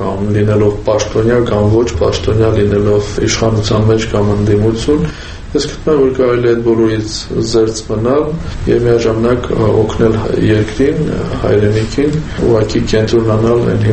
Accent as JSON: {"language": "Armenian", "region": "Yerevan", "country": "Armenia", "tie": "born there", "said": "Երևանը, որտեղ ես ծնվել եմ"}